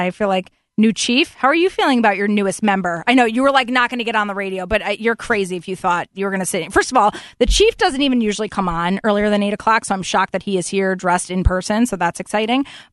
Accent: Fairfield, United States; So, I mean, I grew up in Fairfield, Tony, so I know that people in Fairfield love the police department

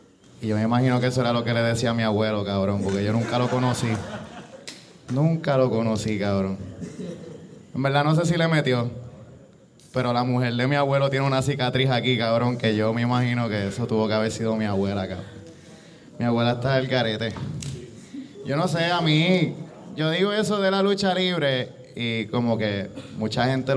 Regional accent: Bayamón, Puerto Rico; Sí, lo soy, soy de Bayamón. Odio ser de Bayamón, de verdad.

